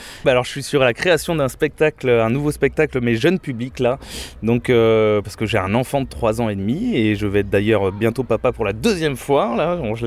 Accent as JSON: {"language": "French", "town": "Bordeaux", "region": "Nouvelle-Aquitaine", "country": "France", "also_born_or_lived": "Montpellier", "said": "Je viens de Bordeaux, je reviens de la région, enfin de Bordeaux, oui, dans les alentours du Médoc. Et je reviens dans la région après 6 ans à Montpellier"}